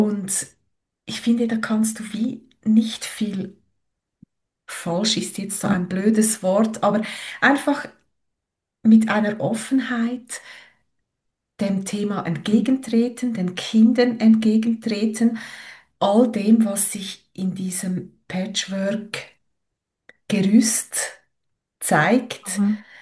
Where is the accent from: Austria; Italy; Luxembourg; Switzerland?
Switzerland; Ja, wie ihr hört, komme ich aus der Schweiz